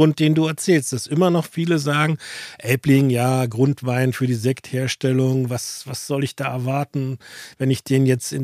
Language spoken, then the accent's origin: German; North Rhine-Westphalia, Germany; Also für alle aus der Region, ich komme aus dem Bergischen Land und für alle anderen, ich komme aus dem Rand vom Ruhrgebiet.